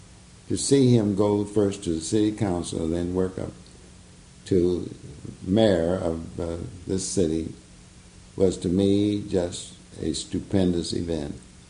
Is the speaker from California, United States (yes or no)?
yes; California, United States; I was so provincial from California and country